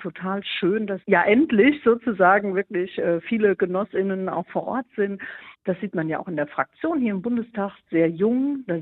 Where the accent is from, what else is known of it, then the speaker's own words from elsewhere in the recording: Hilchenbach, North Rhine-Westphalia, Germany; Insbesondere lag mir erstmal Hilschenbach am Herzen, meine Heimat sozusagen, meine Herkunft.